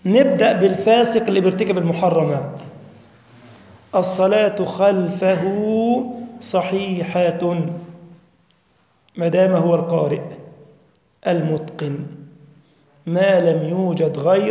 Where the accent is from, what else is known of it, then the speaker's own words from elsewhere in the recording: Egypt; اللي بيسموه عندنا في مصر يتبلى